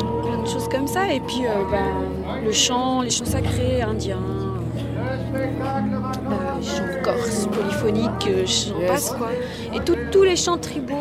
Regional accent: Valais, Switzerland; Je viens du Valais, des montagnes des Alpes, du milieu des Alpes, juste après Chamonix, quand on redescend.

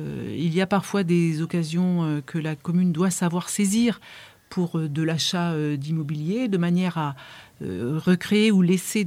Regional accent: Die, Auvergne-Rhône-Alpes, France; born there; moi je suis née à Die.

